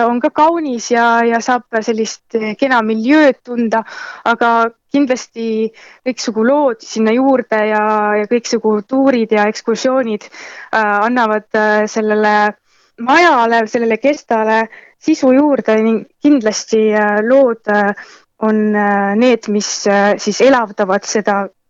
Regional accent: Tartu County, Estonia; now in Tallinn, Estonia; Mina ise olen muidu Tartumaalt pärit ja jõudsin siia Tallinnasse alles selle aasta alguses ja ühtlasi ka siia tööle.

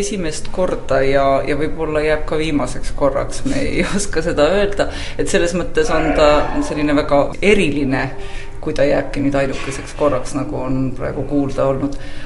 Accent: Hiiu County, Estonia; ma olen hiidlane ja kõik mu esivanemad on hiidlased ja selles mõttes ma olen väga tahtnud töötada Hiiumaal ja Hiiumaa muuseumis.

